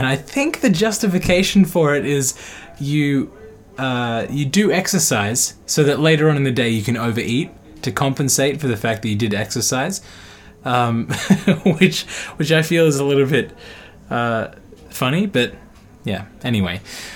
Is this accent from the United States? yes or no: no; Australia; but to me, being an Aussie, it felt like a Christmas dinner or a Christmas lunch